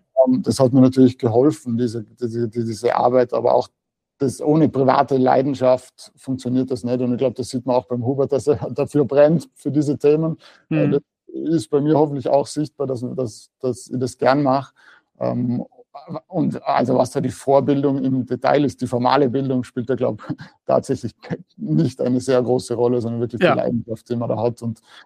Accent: Vorarlberg, Austria; also born or lived in Vienna; als ich wieder aus Wien zurück in meine Heimat nach Vorarlberg gekommen bin

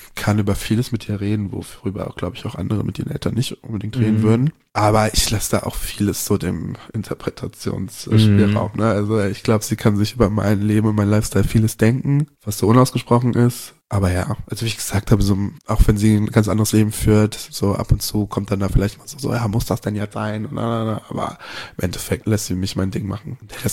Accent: Cologne, North Rhine-Westphalia, Germany; now in Berlin, Germany; ich komme aus Köln und ich bin aus dieser Stadt geflohen vor diesen ganzen Lästereien

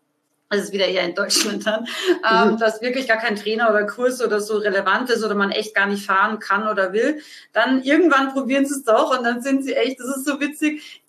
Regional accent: Austria; now in Munich, Germany; ich habe als Österreicherin immer gedacht, jetzt gehe ich nach München, jetzt ist es dann total zivilisiert, ja?

